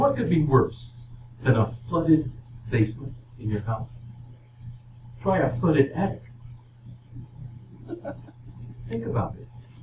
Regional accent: Rockingham, North Carolina, United States; I came from Rockingham, North Carolina. Rockingham had a total population of 3,500 people. When it rains, maybe a few more. I had never been outside of a little town

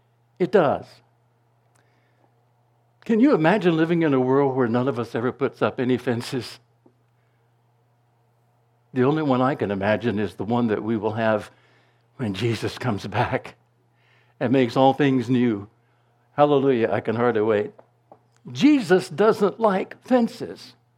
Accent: North Carolina, United States; I grew up in North Carolina. That's not the Deep South, but that's South. That's Southern.

